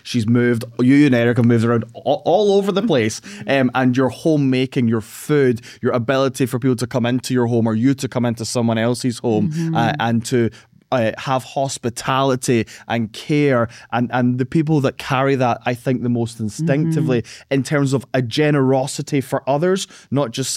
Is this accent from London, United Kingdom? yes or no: no; Glasgow, Scotland, United Kingdom; I'm born and raised in Glasgow, always lived in the city. It's where I've been for 28 years.